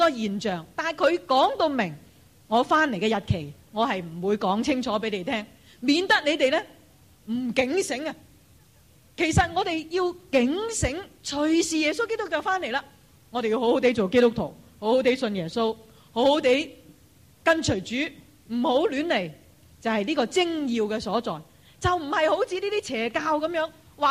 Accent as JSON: {"language": "Cantonese", "country": "China", "said": "我们中国人不会这么错的"}